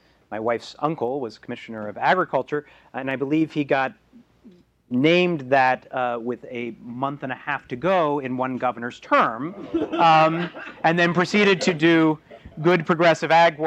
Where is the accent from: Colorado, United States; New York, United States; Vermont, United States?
Vermont, United States; I grew up in Vermont, went to Hanover High School in Hanover, New Hampshire, because we actually have a bi-state education system